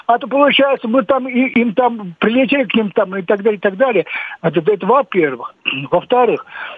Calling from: Saint Petersburg, Russia; я из Петербурга.

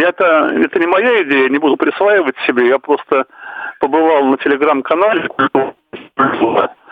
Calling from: Saint Petersburg, Russia; звоню я из Петербурга.

